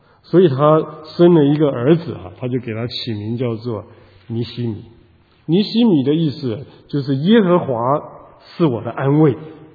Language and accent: Chinese; Taiwan; 湖南人，但是我从来没有见过湖南，没有去过那个地方，因为我不出生在那里，我出生在台湾，长在台湾，啊，我一直有一个心愿呢，啊，想要回去我父亲的故乡看一看。